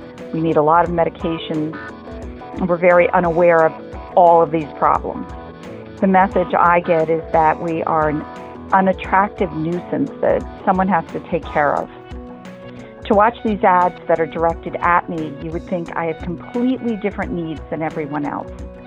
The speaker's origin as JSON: {"language": "English", "region": "New York", "country": "United States", "said": "I am from New York."}